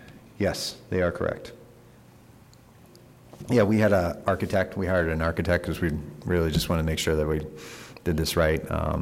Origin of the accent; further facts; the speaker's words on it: Hershey, Pennsylvania, United States; I grew up in Hershey, you know, my son goes to Hershey, I just want to live there